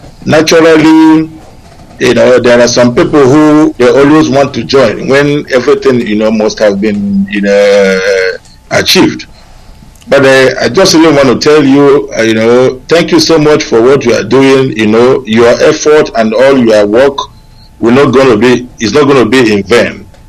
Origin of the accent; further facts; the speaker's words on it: Oboe, Imo, Nigeria; now in Germany; I am from Oboe, Imo State.